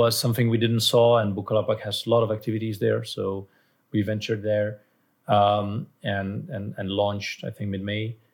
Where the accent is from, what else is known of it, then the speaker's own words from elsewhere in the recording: Brno, South Moravian Region, Czechia; I'm from Brno, so I'd be okay with Brno, I guess.